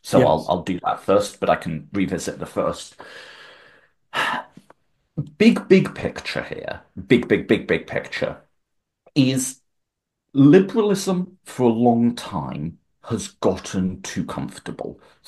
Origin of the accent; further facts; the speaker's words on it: United Kingdom; Or my home country of the UK, where our Labour government has been very much